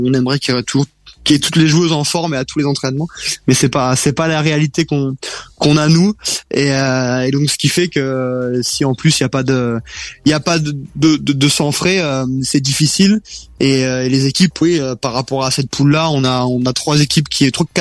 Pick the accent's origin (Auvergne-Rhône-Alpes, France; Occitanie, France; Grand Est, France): Grand Est, France; Strasbourg; alors moi je suis strasbourgeois, donc pas du tout d'ici.